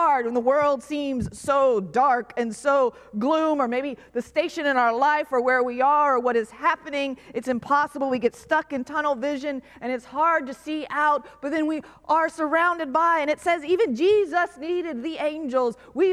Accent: Florida, United States; I'm from Florida, so I don't mind the heat.

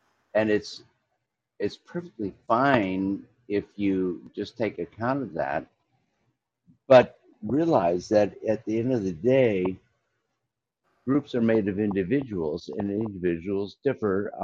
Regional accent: Shaker Heights, Ohio, United States; That was certainly true in my experience growing up in Shaker Heights.

